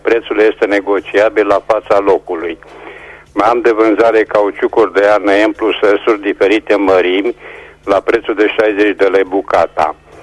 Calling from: Reșița, Caraș-Severin, Romania; sunt din Resa

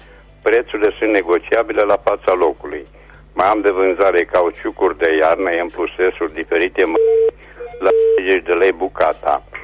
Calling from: Reșița, Caraș-Severin, Romania; sunt din Reșița

